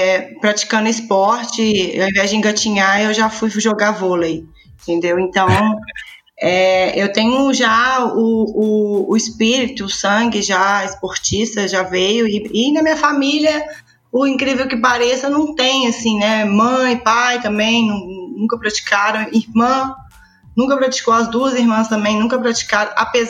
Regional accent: Belo Horizonte, Minas Gerais, Brazil; Então, eu sou a típica mineirinha, eu nasci em Belo Horizonte, cresci em Belo Horizonte, me profissionalizei em Belo Horizonte, fui mãe em Belo Horizonte, então posso dizer que eu sou a verdadeira mineira uai.

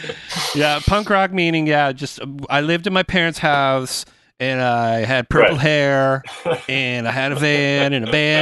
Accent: Uxbridge, Ontario, Canada; Yeah, that's my hometown. I live in Uxbridge.

